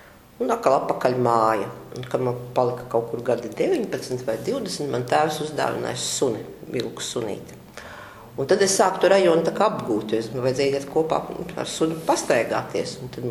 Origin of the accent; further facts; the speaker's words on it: Riga, Latvia; esmu dzimusi Rīdzeniece, visu mūžu nodzīvojusi Pārdaugavā. Sākumā līdz 13 gadu vecumam dzīvojām Baldones ielā. Es mācījos 5. vidusskolā, tā ir tagadējā Vācu ģimnāzija